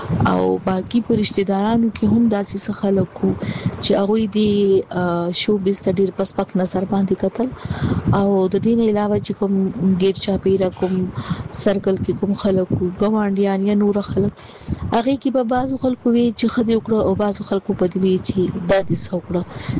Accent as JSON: {"language": "Pashto", "town": "Peshawar", "region": "Khyber Pakhtunkhwa", "country": "Pakistan", "tie": "born or raised there", "said": "زما مور چې هغه د بنو ده او پلار مې چې د هغه د لکی مروت دی. خو زما ټول تعلیم چې نو هغه په پېښور کې شوی، نو تاسو ویلی شئ چې زه په پېښور کې لوی شوی."}